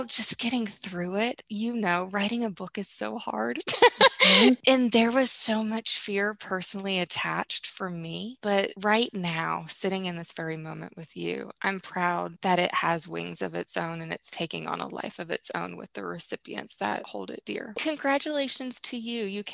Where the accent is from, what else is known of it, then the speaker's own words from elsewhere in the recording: Tulsa, Oklahoma, United States; I grew up in Tulsa, Oklahoma. We are one of the few Jewish families on the street in our neighborhood